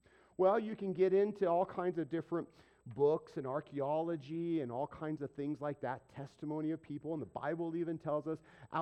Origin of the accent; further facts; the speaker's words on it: England, United Kingdom; Spanish is, in my opinion, because I'm English, backwards.